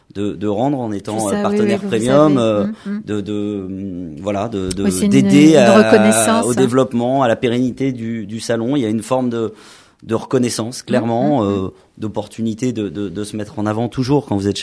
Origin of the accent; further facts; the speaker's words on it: Île-de-France, France; j'ai grandi dans le département du Val d'Oise, hein, je me sens profondément valdoisien.